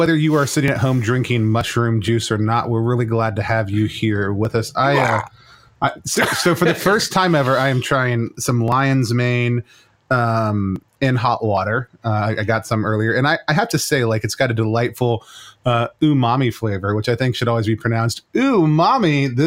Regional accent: Dallas, Texas, United States; especially those who are in my hometown of Dallas, Texas.

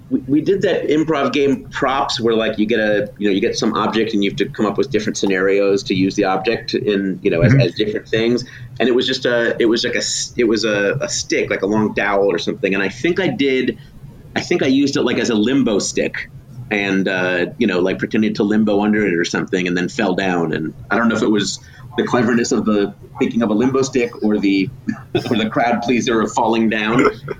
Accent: Chicago, Illinois, United States; I mean, I grew up in Chicago and, you know, I'd heard of the Second City, but I never went there when I was a kid.

